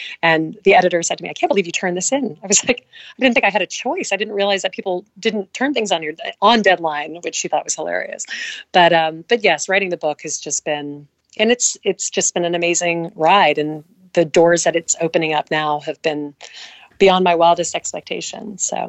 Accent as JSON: {"language": "English", "region": "the South", "country": "United States", "tie": "born or raised there", "said": "And I grew up in the South, and I think, you know, we have a saying that I talk about in the book, you catch more bees with honey."}